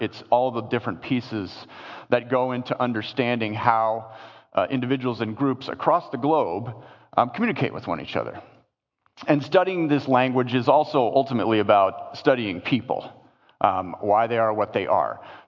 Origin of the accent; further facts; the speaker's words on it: United States; born there; I am a white male. I was born in the United States.